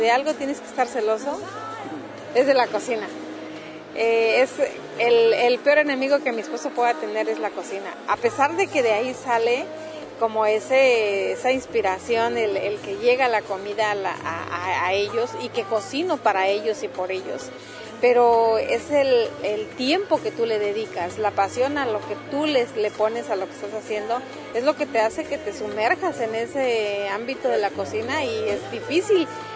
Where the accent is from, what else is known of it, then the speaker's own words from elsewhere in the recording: Huajuapan de León, Oaxaca, Mexico; born there; En Huajuapan de León.